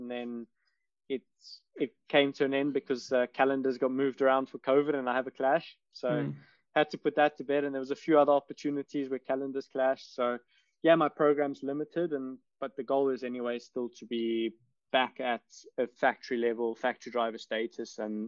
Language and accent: English; South Africa; maybe that's the cool thing about being South African and being a bit laid back.